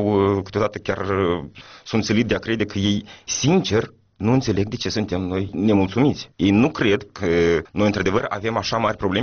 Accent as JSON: {"language": "Romanian", "country": "Moldova", "said": "Eu sunt moldovean, ea ruschi."}